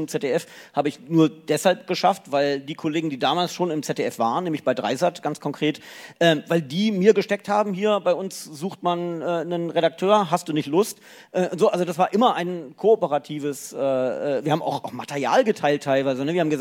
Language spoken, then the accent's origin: German; Lower Saxony, Germany; Bin ja Niedersachse